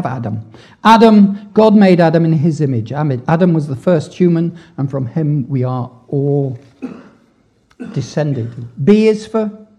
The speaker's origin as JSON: {"language": "English", "region": "Scotland", "country": "United Kingdom", "said": "and being Scottish with long pockets and short arms, I do turn it off"}